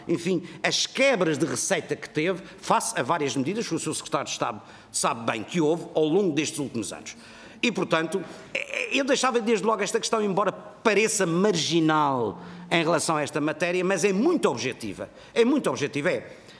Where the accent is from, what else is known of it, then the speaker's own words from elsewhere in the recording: Madeira, Portugal; Eu, como madeirense, preferia que houvesse mais investimento público